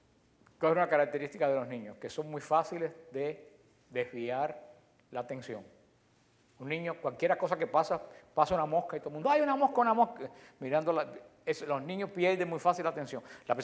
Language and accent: Spanish; Cuba; en mi tierra, me imagino que en la de ustedes también, a los caballos, a los burros le ponían unas cosas aquí. Nosotros en Cuba le decíamos orejera